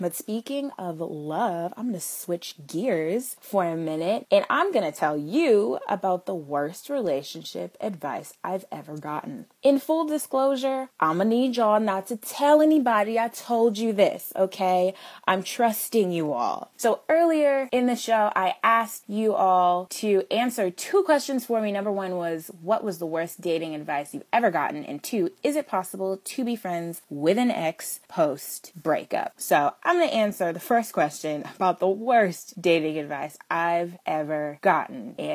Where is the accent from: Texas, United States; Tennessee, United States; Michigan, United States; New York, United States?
Texas, United States; You guys know I am from Texas, and it is right smack dab in the middle of the Bible Belt, and everyone's religious beliefs and everybody's faith is very, very important to them. So that was my upbringing.